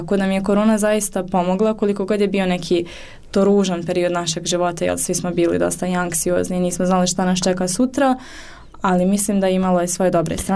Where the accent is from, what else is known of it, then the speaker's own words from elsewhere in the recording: Bosnia & Herzegovina; pogotovo jer dolazim iz Bosne, nemamo puno žena umjetnica ovdje